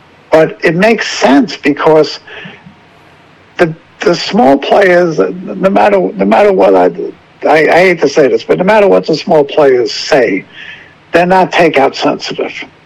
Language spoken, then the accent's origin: English; New York, United States; as a New Yorker, this is really dangerous for New York